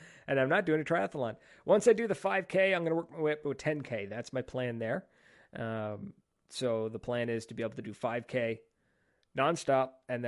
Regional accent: Canada; I'm a Canadian. I can barely skate.

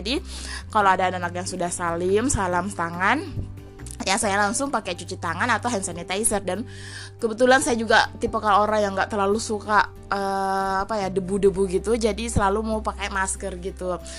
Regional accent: Maros, South Sulawesi, Indonesia; nggak merembak ke Indonesia, bahkan ke daerah saya di Maros ini ya

